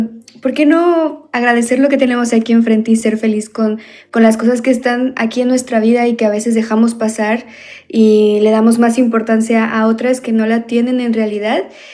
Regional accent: Mexico; yo vivo en Mérida, Yucatán, soy mexicana

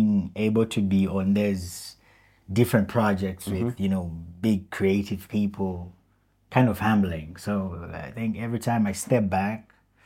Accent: Zambia; because in Zambia we don't have.

